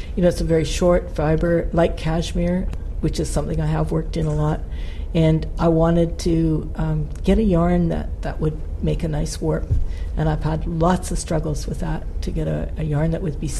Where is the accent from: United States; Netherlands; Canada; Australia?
Canada; because I'm Canadian